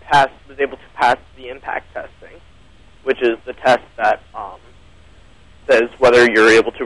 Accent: New Jersey, United States; I'm from South Jersey.

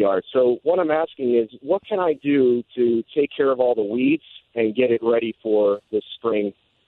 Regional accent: New Jersey, United States; now in Goldsboro, United States; I'm calling from Goldsboro, North Carolina. I'm a native of the South Jersey area, but I'm stationed down here at the Air Force Base.

